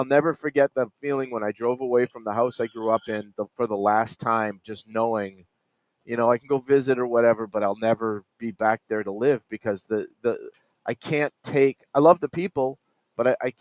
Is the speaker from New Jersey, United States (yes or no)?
no; Massachusetts, United States; having moved out of my home state that I absolutely loved, being from Massachusetts, I absolutely loved it out there. And after I got out of college, I had every intention of going back.